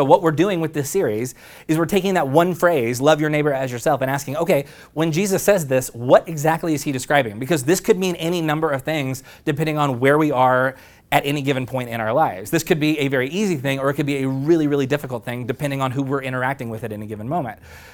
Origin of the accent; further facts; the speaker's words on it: Oklahoma, United States; Because I grew up deeply embedded in Southern Baptist Christian culture in Oklahoma.